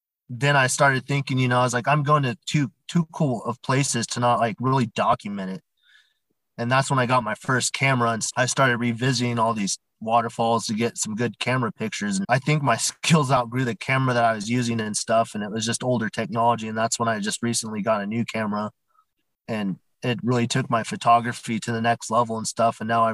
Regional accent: Bend, Oregon, United States; also born or lived in Kirkland; I grew up in Bend, Oregon. That's where I am in now. I was born up in Kirkland, but that was only for a few months. Then my parents forcibly moved me down here.

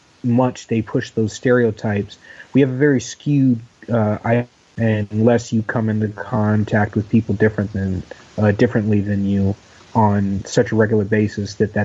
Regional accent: Dayton, Ohio, United States; I grew up in Dayton, Ohio, where there's very much animosity between the black community and the white community there

